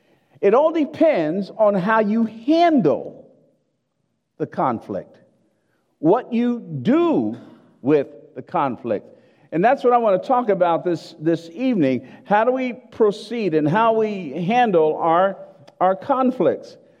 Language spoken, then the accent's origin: English; Newark, New Jersey, United States; Now, I was born in Newark, New Jersey. Spent the first 12 years of my life there, and I planned to move to Plainfield.